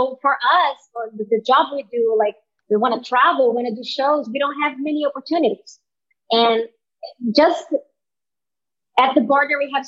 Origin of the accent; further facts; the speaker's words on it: Brazil; I'm from Brazil. I like a little bit of movement.